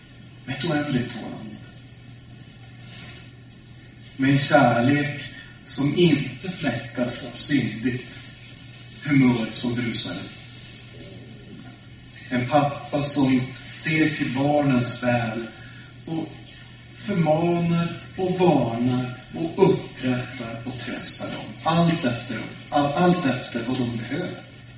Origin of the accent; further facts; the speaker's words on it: Öjebyn, Norrbotten County, Sweden; åtminstone på små orter som Öjebyn där jag är uppvuxen i Norrbotten